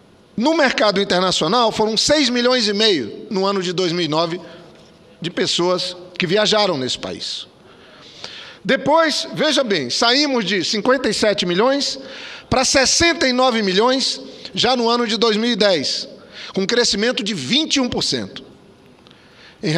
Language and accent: Portuguese; Acre, Brazil; Sou do Acre, um estado da Amazônia brasileira.